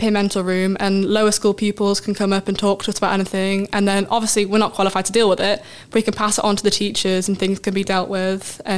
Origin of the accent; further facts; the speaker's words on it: Harrogate, Yorkshire and the Humber, United Kingdom; I'm from Harrogate.